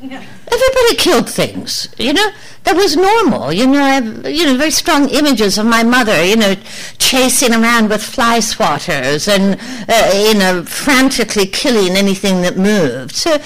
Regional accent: Ontario, Canada; You know, and I spent quite a few years growing up in Northern Ontario.

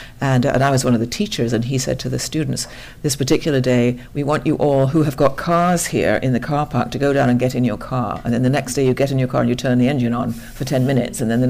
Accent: West Coast, United States; which, of course, I'm from the West Coast, so I don't really have experience

